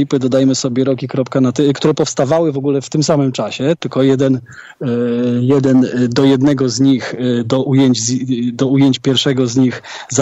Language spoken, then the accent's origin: Polish; Szczecin, West Pomeranian Voivodeship, Poland; Jestem ze Szczecina, tutaj my żyjemy morzem